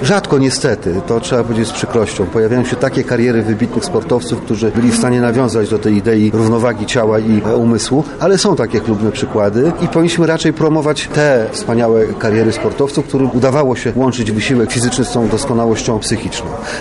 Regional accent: Lublin, Lublin Voivodeship, Poland; Jestem dumny z tego powodu, że jestem lublinianinem.

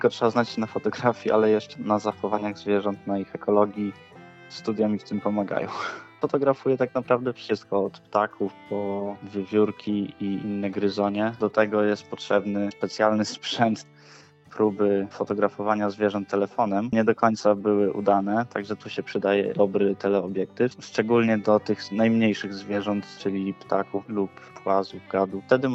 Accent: Sobibór, Lublin Voivodeship, Poland; pochodzę z Sobiboru, studiuję leśnictwo

